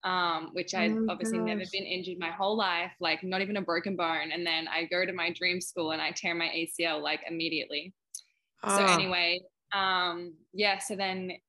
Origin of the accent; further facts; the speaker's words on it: Australia; well, I'm Australian and he's Canadian.